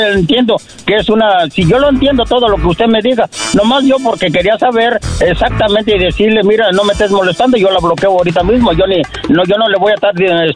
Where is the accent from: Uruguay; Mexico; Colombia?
Mexico; Tabasco; Del estado de Tabasco.